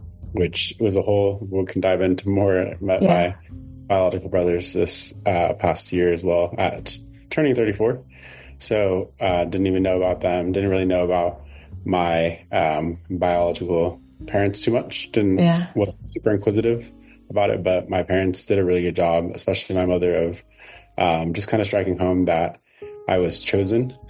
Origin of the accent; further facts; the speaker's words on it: Chandler, Arizona, United States; So I grew up in Chandler, Arizona.